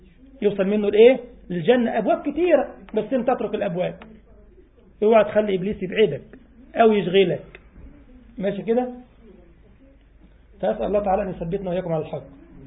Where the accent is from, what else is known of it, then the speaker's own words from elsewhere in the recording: Egypt; يعني أحد الإخوة عندنا في مصر ربنا يحفظه مسخر سيارته للدعوة